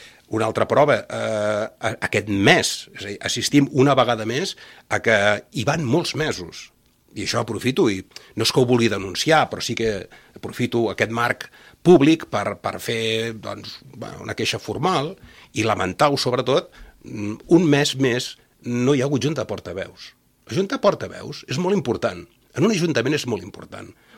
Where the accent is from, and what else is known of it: Valls, Catalonia, Spain